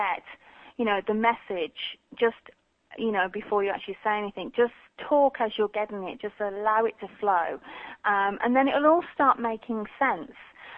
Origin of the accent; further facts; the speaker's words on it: Birmingham, West Midlands, United Kingdom; accent: Birmingham; Yeah, I'm a Brummie. I've lost a lot of my Birmingham accent because I moved around a lot.